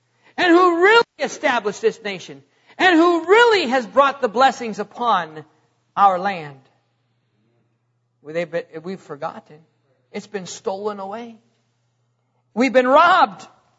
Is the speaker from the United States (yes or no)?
yes; United States; Oh yes, ladies and gentlemen, I'm an American.